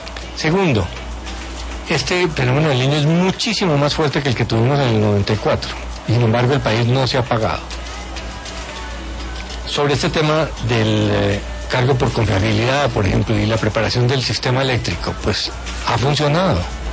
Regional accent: Colombia; el problema también somos los colombianos.

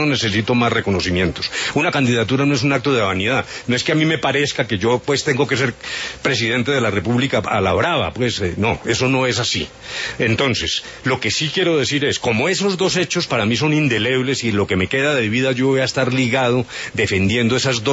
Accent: Manzanares, Caldas, Colombia; born there; Yo nací en Manzanares, estudié en la universidad pública.

